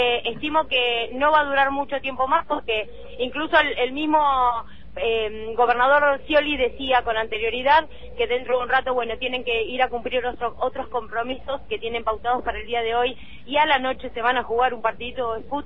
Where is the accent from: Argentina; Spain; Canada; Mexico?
Argentina